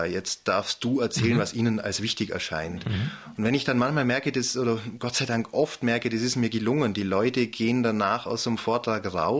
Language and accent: German; Germany; als Deutscher kommt man ja nahezu in jedes Land rein, darf einreisen, hat selten mal eine Grenze, die nicht zu überwinden ist.